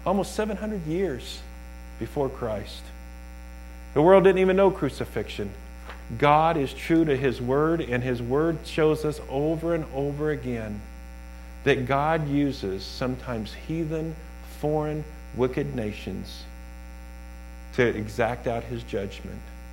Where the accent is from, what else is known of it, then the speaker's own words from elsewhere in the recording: United States; born there; I love America. I'm glad I was born in America.